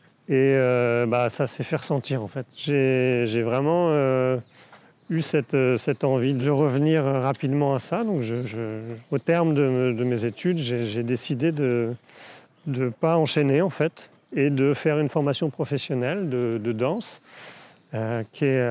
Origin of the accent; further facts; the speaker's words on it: Brittany, France; C'est-à-dire que j'ai grandi en Bretagne. En Bretagne, dans les années 90, il n'y avait pas forcément énormément de ressources par rapport à la danse hip-hop.